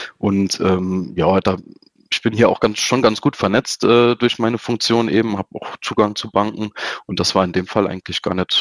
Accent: Saarland, Germany; Also ich komme aus dem Saarland und wohne da auch mittlerweile wieder.

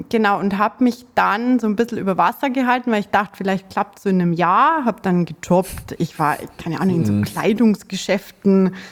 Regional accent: Munich, Bavaria, Germany; sage jetzt trotzdem, wo ich wohne. Ich komme aus München, aus dem schönen Bayern. Ich versuche mich jetzt auch mit dem Dialekt ein bisschen zurückzuhalten

